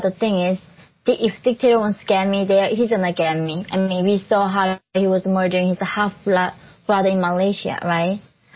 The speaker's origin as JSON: {"language": "English", "country": "North Korea", "second_language": "English", "said": "In the past, when people were saying, I tell them I'm from North Korea, they said, like, why?"}